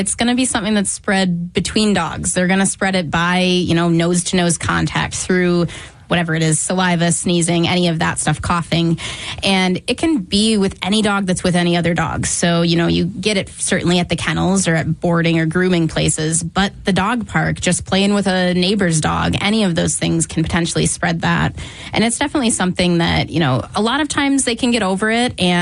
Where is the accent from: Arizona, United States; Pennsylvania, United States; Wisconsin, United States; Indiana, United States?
Wisconsin, United States; I'm from Wisconsin and everything froze for months.